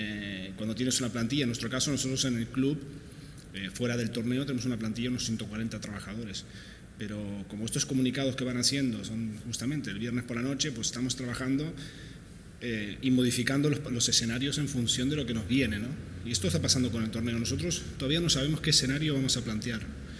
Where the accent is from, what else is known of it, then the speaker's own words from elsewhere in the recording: Sweden; now in Spain; Yo soy hijo de refugiados, yo me crié en Suecia desde que tengo 2 años de edad y luego elegí España porque era un lugar intermedio un poco entre Sudamérica y Europa